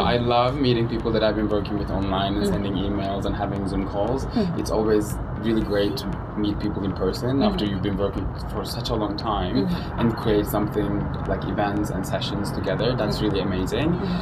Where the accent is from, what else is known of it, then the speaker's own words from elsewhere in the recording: Turkey; I am from Turkey